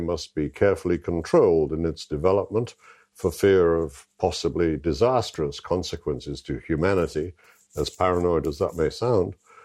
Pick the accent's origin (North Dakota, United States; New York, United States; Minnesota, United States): New York, United States; My hometown newspaper, The New York Times, was uncharacteristically dialectical and blunt